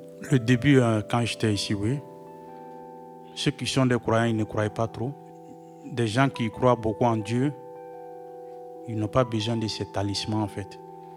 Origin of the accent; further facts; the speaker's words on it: Côte d’Ivoire; pendant la guerre chez nous en Côte d'Ivoire